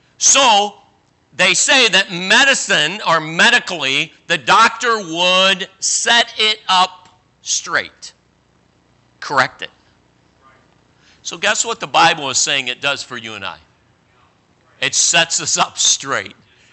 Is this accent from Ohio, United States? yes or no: yes; Cleveland, Ohio, United States; growing up, I grew up in Cleveland, Ohio under Roy Thompson.